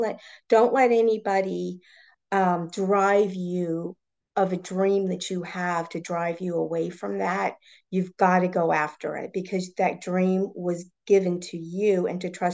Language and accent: English; Colorado, United States; I actually, I went through, because being born and raised in Colorado, I went through the court system to try to find her.